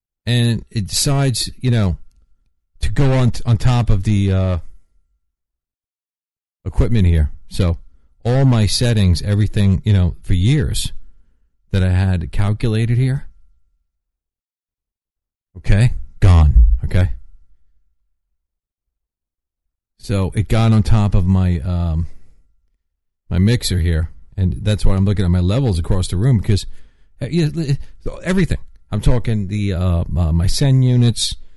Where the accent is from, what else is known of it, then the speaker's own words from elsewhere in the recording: New York, United States; accent: New York; And I think my New York accent's getting worse. I just heard myself sound more New Yorker.